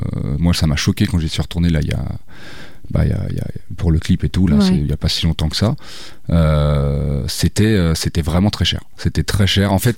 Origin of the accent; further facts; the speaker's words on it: Paris, Île-de-France, France; quand j'ai habité sur Paris, avant de venir habiter ici, enfin, je suis né à Paris, j'ai fait toute ma vie à Paris et tout.